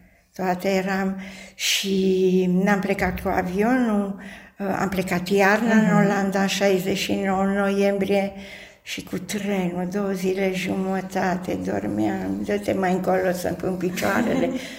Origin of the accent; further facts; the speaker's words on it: Brașov, Brașov County, Romania; Am copilărit în Brașov, că sunt brașoveancă.